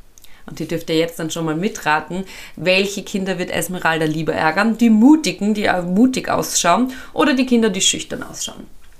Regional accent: Austria; eine Gelse bei uns in Österreich

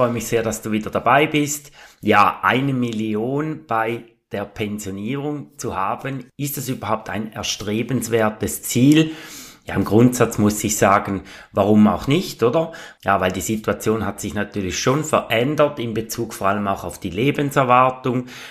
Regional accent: Switzerland

